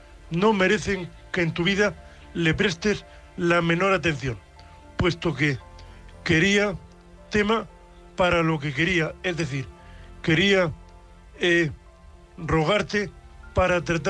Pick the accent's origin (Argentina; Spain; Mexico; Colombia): Spain; Murcia, Region of Murcia; de Murcia, vuestro amigo invidente.